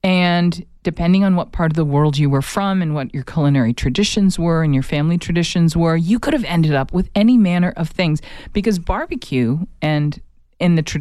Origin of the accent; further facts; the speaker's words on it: New England, United States; If you're from any other part of the world, like I'm from New England, Labor Day was when you went back to school.